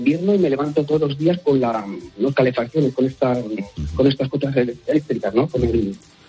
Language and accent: Spanish; Valladolid, Castile and León, Spain; moved away as an adult; now in Germany; yo estudié en España, soy de Valladolid